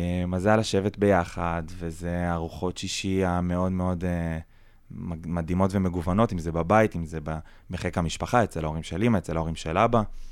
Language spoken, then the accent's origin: Hebrew; Ashkelon, Southern District, Israel; born there; also born or lived in Lehavim / Beersheba; שני ההורים שלי הם אשקלונים, ובעצם אני נולדתי באשקלון, והבית הזה עבר גלגולים עד הערבה, עד יישוב ספיר ליד אלת. גרנו בלהבים ובאר שבע, ומושב גאה ליד אשקלון